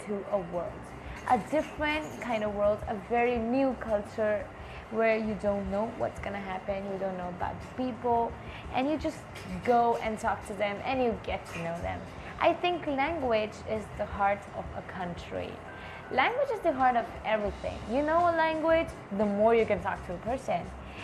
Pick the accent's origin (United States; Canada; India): India; So basically, I am from India. As I told you earlier, I am pursuing languages. I am into English, into Spanish. I know Hindi, Punjabi. These two are like languages of India.